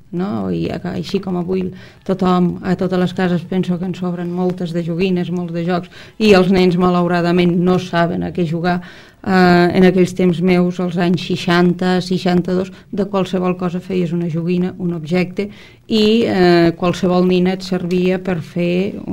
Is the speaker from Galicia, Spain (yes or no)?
no; Falset, Catalonia, Spain; born there; em vaig néixer a Falset i jo, quan vaig néixer, els meus pares vivien al carrer Josep Maria Gicpí, el número 3